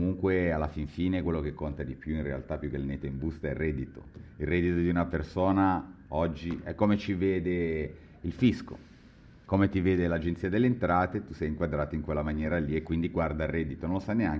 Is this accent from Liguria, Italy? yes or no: yes; Genoa, Liguria, Italy; vivo a Genova, sono nato a Genova, faccio il consulente del lavoro, sono genuano perché sono di Genova.